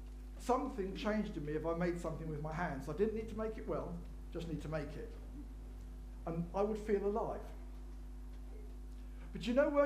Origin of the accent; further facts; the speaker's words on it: United Kingdom; But that's because we're British.